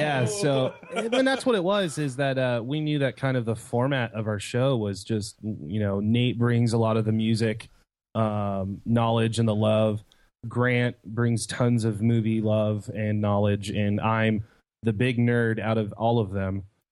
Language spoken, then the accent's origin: English; Virginia, United States; But, no, I did a lot of growing up in Virginia, so I kind of consider myself a Virginian. It's where I graduated high school and did a lot of my growing up, so.